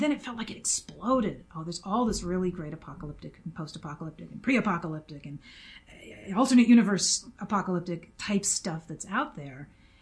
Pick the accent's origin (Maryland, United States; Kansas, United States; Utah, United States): Maryland, United States; No, this is Maryland. I grew up in Maryland.